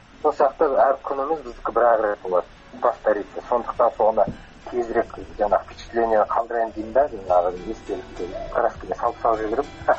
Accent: Almaty, Kazakhstan; Мен кичинтай кезде ауылда өстүм көрсөттү экен. Бизге потом болсо Алматыга мектеп окуган кезде көшүп келдик. То есть мен ауылда да болдум кичинтай кезде. Кийин калада да өсүп кеттим. Калада билем, ауылда билем.

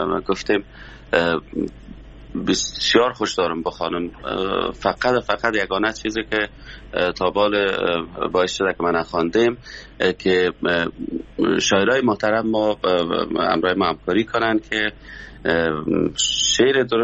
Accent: Afghanistan; من از افغانستان هستم و بر افغانستان زندگی کردم همیشه

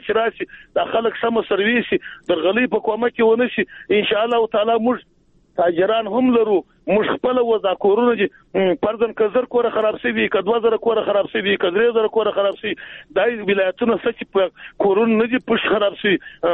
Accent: Jowzjan, Afghanistan; موږ خو د جوزجان د ولایت یو، دلته هم سیلونه راغلي دي.

